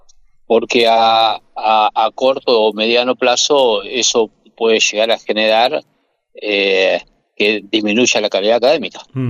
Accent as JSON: {"language": "Spanish", "town": "Crespo", "region": "Entre Ríos", "country": "Argentina", "said": "Sí, soy de Crespo."}